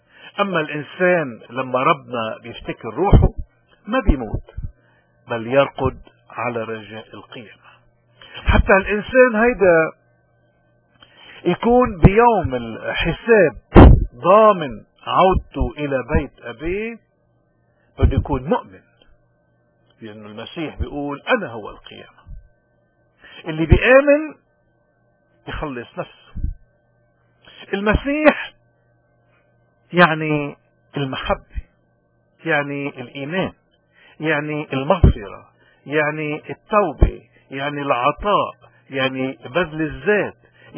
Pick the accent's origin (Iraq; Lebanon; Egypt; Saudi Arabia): Lebanon; من هالمنطلق هيدا نحن كلبنانيين اليوم، إن كنا ببلاد الاغتراب أو كنا بالوطن الأم المعذب والمحتل